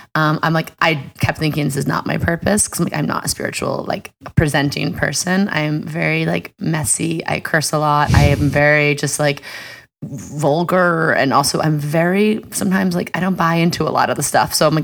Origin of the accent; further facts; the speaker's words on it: New York, United States; I'm born and raised in New York.